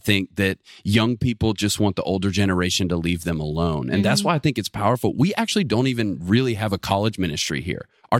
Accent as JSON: {"language": "English", "town": "Atlanta", "region": "Georgia", "country": "United States", "lives_now": "Auburn, United States", "said": "So I'm from the Metro Atlanta area."}